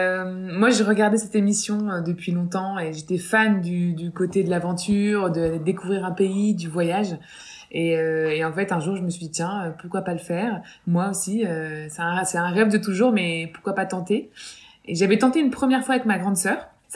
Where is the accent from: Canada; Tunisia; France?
France; Lille, Hauts-de-France; j'ai 31 ans et je suis lilloise, donc lilloise d'origine.